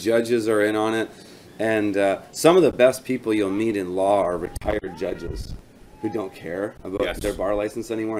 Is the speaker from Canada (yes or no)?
yes; Canada; I'm a Canadian, but my people, as far as the United States go, are Southerners. I go down to Tennessee, Arkansas, those places, that's people